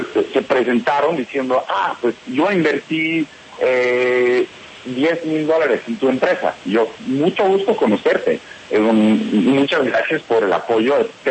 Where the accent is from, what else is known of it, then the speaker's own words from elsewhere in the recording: United States; Spanish is a second language; yo soy norteamericano, pero me encanta Colombia